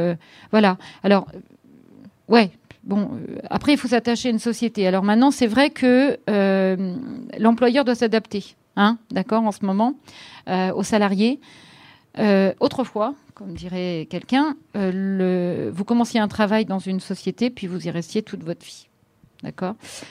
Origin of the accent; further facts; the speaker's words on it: Dreux, Centre-Val de Loire, France; Mais nous, par exemple, on est de Dreux.